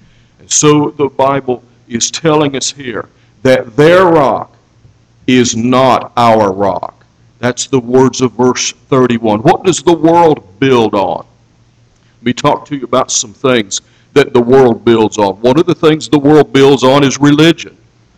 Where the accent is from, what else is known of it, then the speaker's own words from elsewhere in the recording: Kansas, United States; And I was raised in the West, at least the Midwest. I was raised out on the flat plains of Kansas